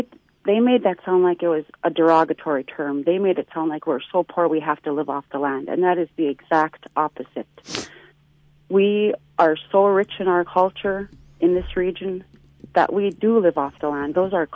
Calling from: Alaska, United States; I'm calling from Trothbrook.

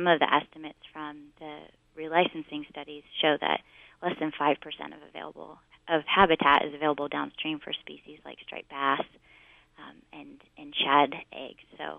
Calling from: Arizona, United States; I'm calling from Arizona, and so I'm calling from a hotel room.

